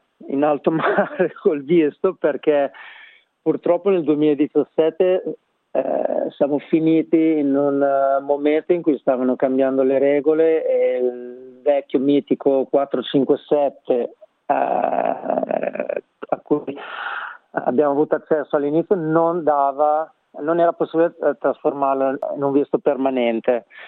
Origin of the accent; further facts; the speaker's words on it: Bologna, Emilia-Romagna, Italy; now in Australia; io sono di Bologna da sempre, nato e cresciuto a Bologna e sono in Australia da 5 anni.